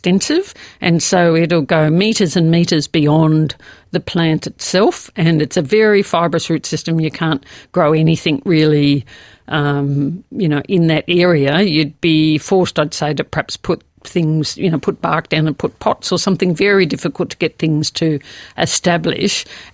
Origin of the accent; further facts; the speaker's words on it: Melbourne, Victoria, Australia; I grew up in Melbourne, and they were one of my favourite plants.